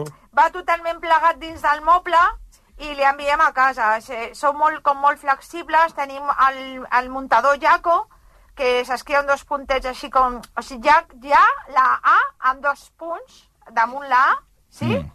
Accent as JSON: {"language": "Catalan", "town": "Cornellà", "region": "Catalonia", "country": "Spain", "tie": "born or raised there", "said": "soc de Cornellà de tota la vida. Jo, en realitat"}